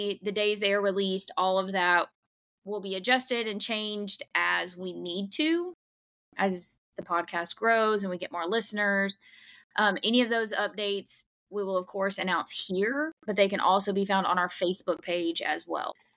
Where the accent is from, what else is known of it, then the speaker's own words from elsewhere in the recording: Iowa, United States; I'm from Iowa, and I know about it.